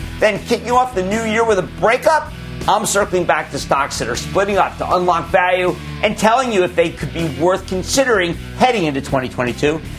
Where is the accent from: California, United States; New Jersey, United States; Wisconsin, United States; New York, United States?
New Jersey, United States; Let's go to John in my home state of New Jersey.